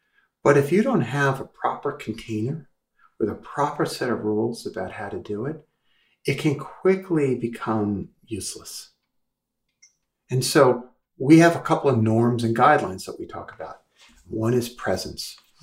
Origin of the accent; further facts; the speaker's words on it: Brooklyn, New York, United States; You know, I grew up in Brooklyn. It's kind of obvious from my accent.